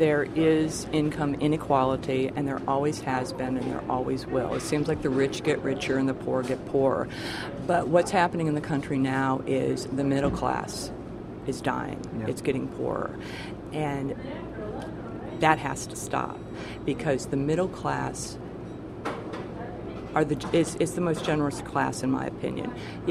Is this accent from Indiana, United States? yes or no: yes; Indiana, United States; You know, I grew up in Indiana, the heartland. It was a good place to live